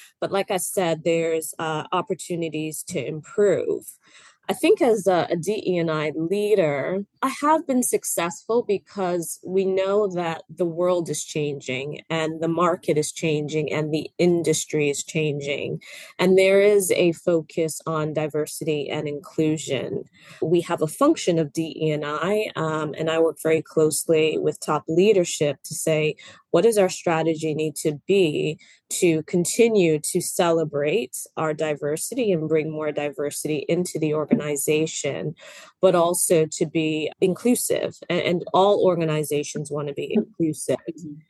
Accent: United States; born there; I am American born, so I started my work experience in the US.

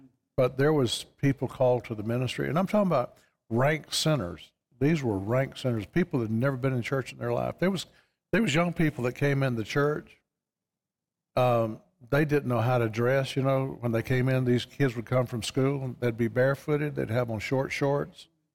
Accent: Ireland; You know, and I said, yeah, I'm Irish. They said, oh, no, you're not Irish. You're Scottish.

